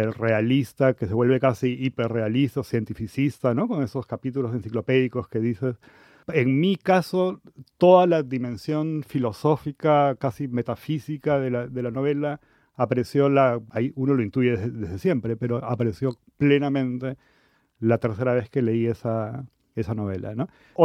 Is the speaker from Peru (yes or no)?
yes; Callao, Peru; por el puerto del Callao, que es de donde soy yo